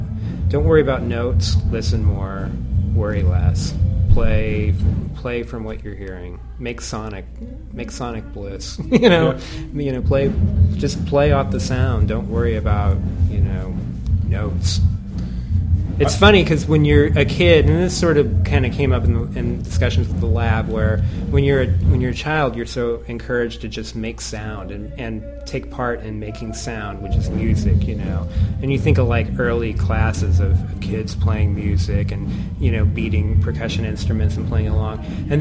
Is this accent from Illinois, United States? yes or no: yes; Illinois, United States; we lived out in the country. I'm from Southern Illinois, so I didn't, you know, it wasn't like go down the street to the guitar teacher or anything.